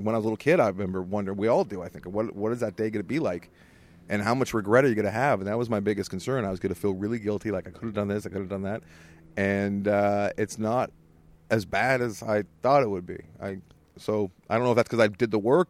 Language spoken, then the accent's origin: English; United States; I'm not. I'm from America.